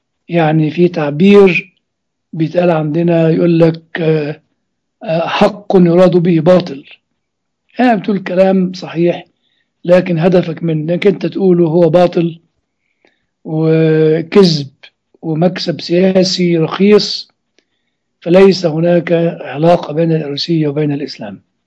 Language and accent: Arabic; Egypt; لكن الاختصار عبادة زي ما بيقولوا عندنا في مصر.